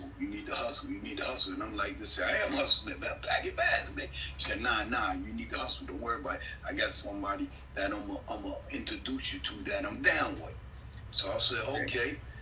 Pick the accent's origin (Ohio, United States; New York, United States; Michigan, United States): New York, United States; Queens; I'm born and raised in Southside Jamaica, Queens. Grew up there doing the norm, you know what I'm saying?